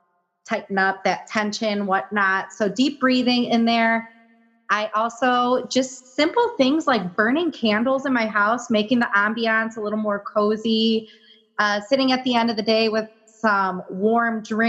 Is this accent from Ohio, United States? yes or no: yes; Ohio, United States; We're good. We're from Ohio. We know.